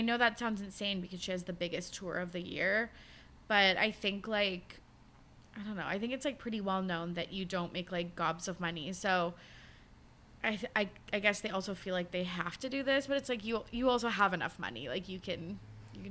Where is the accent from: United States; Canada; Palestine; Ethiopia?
Canada; especially as a Canadian girly